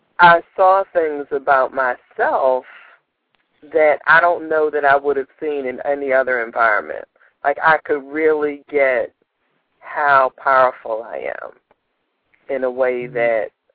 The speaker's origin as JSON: {"language": "English", "town": "Baltimore", "region": "Maryland", "country": "United States", "said": "Well, I'm from Baltimore. So I was part of the Baltimore host team."}